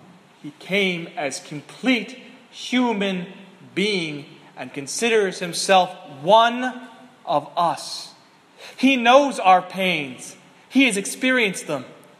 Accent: Southern United States, United States; I used to laugh when I was a boy growing up in the South, where there are many, many Baptists

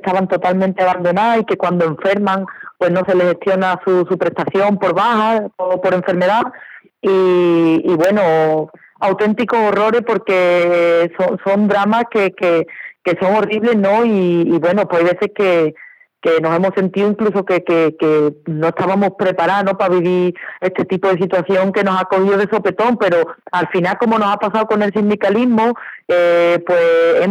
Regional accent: Escacena del Campo, Andalusia, Spain; Mi pueblo se llama Escacena del Campo, y es un pueblo muy pequeñito, de unos 1.800 habitantes, aquí en la provincia de Huelva, está justo en el límite entre Huelva y Sevilla

